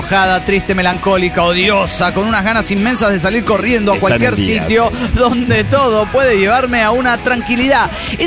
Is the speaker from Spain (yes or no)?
no; Mexico; now in Ferrara, Italy; Bueno, sí, bueno, no soy italiana, digo, no hace falta, soy mexicana.